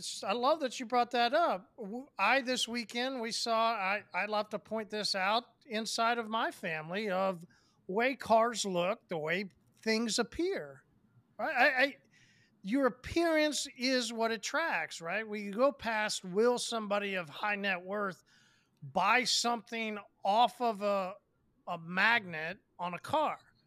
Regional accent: Oklahoma, United States; accent: Oklahoma; Listen, I got Oklahoma E's, right?

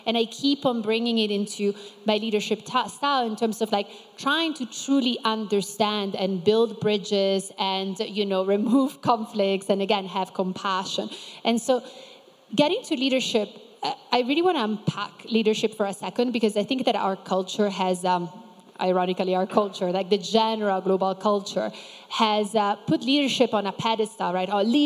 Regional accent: Ticino, Switzerland; I'm Swiss-Brazilian, and I grew up in the Italian part of Switzerland, this beautiful country you're in today.

